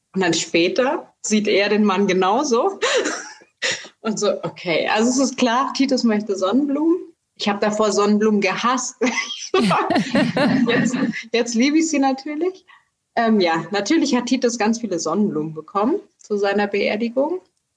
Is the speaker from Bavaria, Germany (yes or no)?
yes; Munich, Bavaria, Germany; moved away as an adult; ich bin Münchner Kindl durch und durch